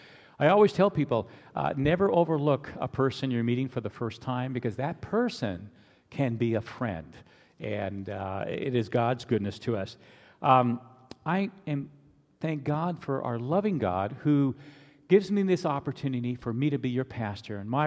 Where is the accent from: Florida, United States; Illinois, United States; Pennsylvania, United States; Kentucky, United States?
Pennsylvania, United States; you just heard that I came from the Alleghenies. It almost seems like a backwoods someplace where, you know, they're still doing all kinds of crazy things. Well, it's just a county community, Presbyterian community within Pittsburgh area, around Pennsylvania and a little in Ohio.